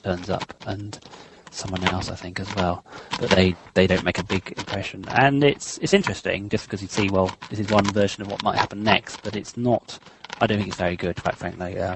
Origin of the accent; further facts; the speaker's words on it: London, United Kingdom; from London, England.